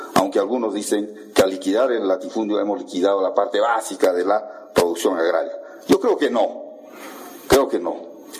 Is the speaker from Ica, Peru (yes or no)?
no; Puno, Peru; con su alimento frío, que nosotros conocemos muy bien como punenses.